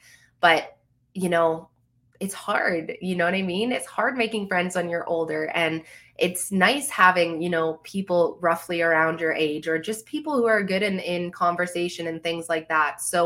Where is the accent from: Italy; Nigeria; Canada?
Canada; Saskatchewan; And it's like, I'm from Saskatchewan. If I wanted a windy vacation, I would have just stayed here in summer, let me tell you.